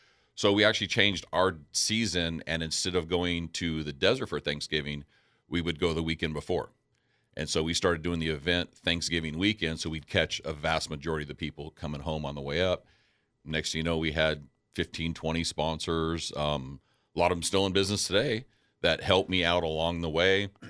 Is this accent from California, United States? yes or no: yes; Chula Vista, California, United States; Gone as a kid with neighbors, they kind of got me into it growing up in Chula Vista.